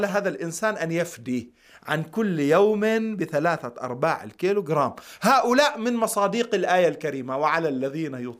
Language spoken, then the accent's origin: Arabic; Lebanon; كما في بلدنا لبنان مثلا